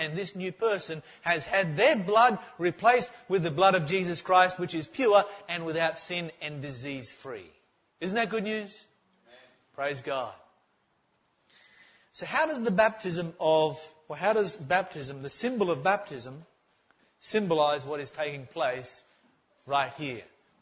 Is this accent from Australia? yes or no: yes; Tasmania, Australia; I grew up in Tasmania and we used to get snow.